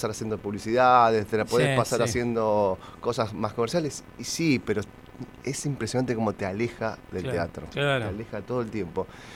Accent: Rosario, Santa Fe, Argentina; moved away; yo me fui hace 25 años de Rosario.

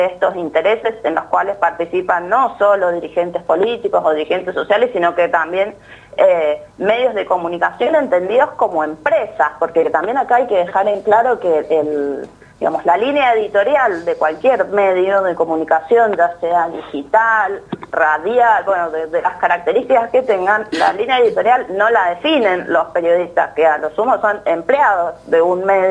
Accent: Argentina

